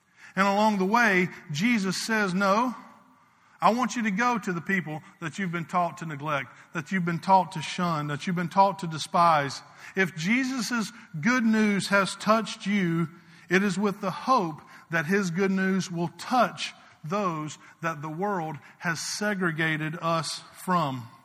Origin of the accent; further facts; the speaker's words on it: South Carolina, United States; now in Orlando, United States; I know where I grew up. I know where I came from. I grew up in South Carolina.